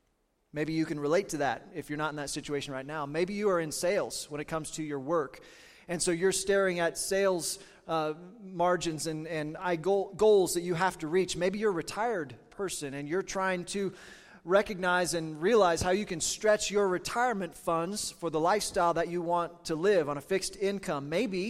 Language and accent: English; Kansas, United States; I grew up in Southeast Kansas, and it was most of the time, it was like we were in the home team. We were a few hours south of Kansas City.